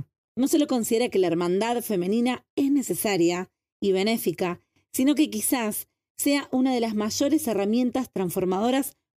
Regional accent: Argentina; Soy argentina.

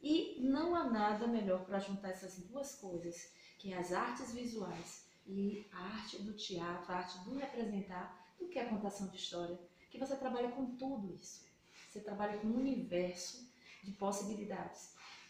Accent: Salvador, Bahia, Brazil; Sou de Salvador, nasci em Salvador, fiz vários cursos em Salvador

